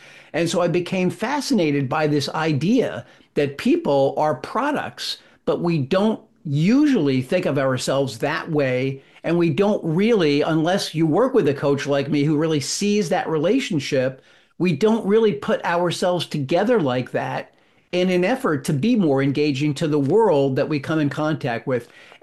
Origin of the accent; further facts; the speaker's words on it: New Jersey, United States; I was in some local summer camp where I grew up in New Jersey.